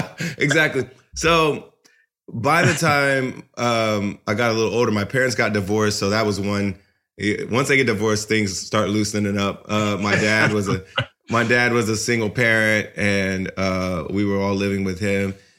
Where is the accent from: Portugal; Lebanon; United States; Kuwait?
United States; Ohio; And that's what was hot for us when we were growing up in Ohio, like 91, 92, 93, that time period.